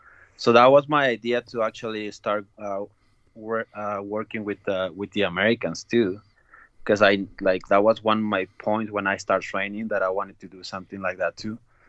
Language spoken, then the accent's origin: English; Ciudad Juarez, Chihuahua, Mexico; I was growing up in Mexico, in Juarez, is that's border town with El Paso.